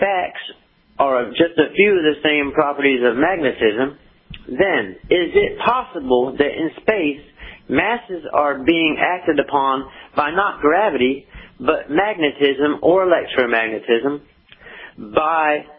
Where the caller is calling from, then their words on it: Cocoa, Florida, United States; I don't have a radio station, but I'm calling from Cocoa, Florida.